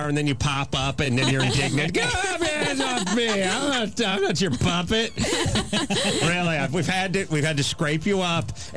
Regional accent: North Hollywood, California, United States; but I'm from North Hollywood

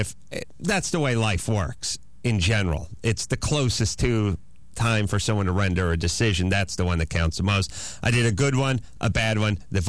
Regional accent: North Hollywood, California, United States; Also, you know, I grew up in North Hollywood, you know

